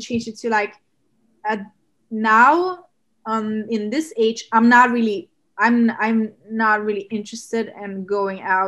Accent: Sweden; English is a second language; I come from Sweden

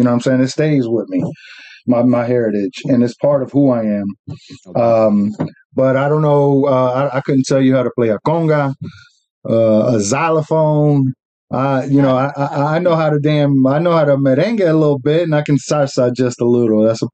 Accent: New Jersey, United States; growing up in Jersey, you know, I was, you know, with the Puerto Ricans and the black people there

